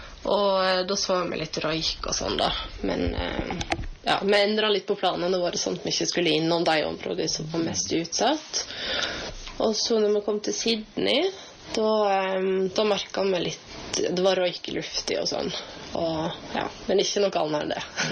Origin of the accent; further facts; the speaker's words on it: Jostedalen, Vestland, Norway; Nei, jeg er fra Jostedalen, 24 år